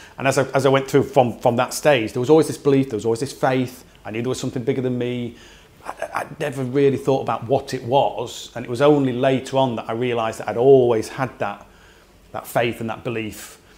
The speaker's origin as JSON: {"language": "English", "town": "Sheffield", "region": "Yorkshire and the Humber", "country": "United Kingdom", "tie": "born or raised there", "lives_now": "Wakefield, United Kingdom", "said": "English through and through. England born and bred. I was born and raised in Sheffield. I live in Wakefield in West Yorkshire now. But yes, yeah, as English as I think you can get. I'm of a Christian background, Church of England."}